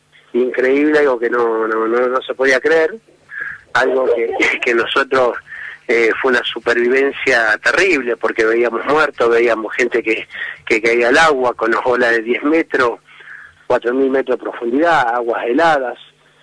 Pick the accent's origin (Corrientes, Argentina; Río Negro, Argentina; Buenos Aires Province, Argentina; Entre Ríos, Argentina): Buenos Aires Province, Argentina; Suipacha; A mí el pueblo de Suipacha, cuando yo vine de Malvinas, me ayudó muchísimo